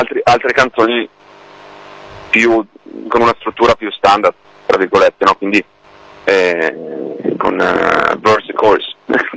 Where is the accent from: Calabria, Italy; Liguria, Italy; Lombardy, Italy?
Lombardy, Italy; Bergamo; noi siamo di Bergamo, l'etichetta è di Milano, non è molto distante